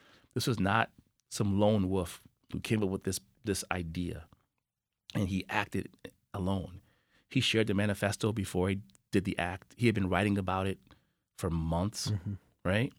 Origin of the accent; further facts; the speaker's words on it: Buffalo, New York, United States; maybe it's because I'm from Buffalo, maybe it just touches a little bit different than others.